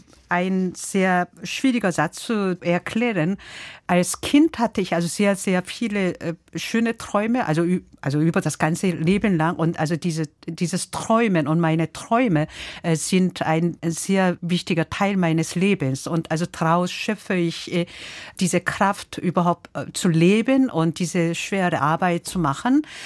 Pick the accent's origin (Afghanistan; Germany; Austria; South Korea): South Korea; German is a second language; ich bin ja in Korea geboren und aufgewachsen mit westlichen klassischer Musik und aber auch also koreanische traditionelle Musik.